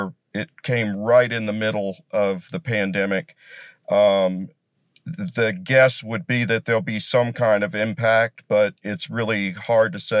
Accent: United States; I remember growing up in Jackson County in the 60s, you know, people left for Cincinnati. They went where the jobs were and they weren't where I lived.

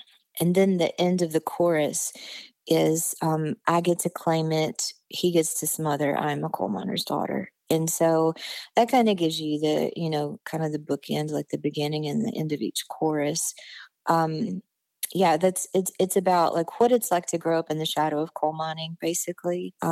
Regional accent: McRoberts, Kentucky, United States; But I'm from Letcher County, Kentucky, and McRoberts specifically.

